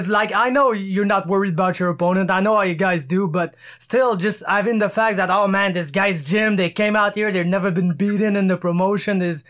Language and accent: English; Canada; Cause I'm a Canadian, so I played hockey.